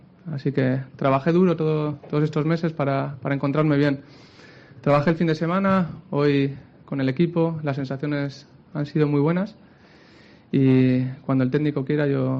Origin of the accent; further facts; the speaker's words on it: Basque Country, Spain; yo también como vasco